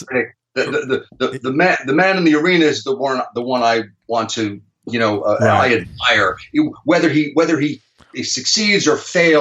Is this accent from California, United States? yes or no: no; Chicago, Illinois, United States; also born or lived in East Coast; Well, I was born in the East Coast, but I think I call my home. My dad moved to Chicago when I just entered high school. So I went to high school in Chicago.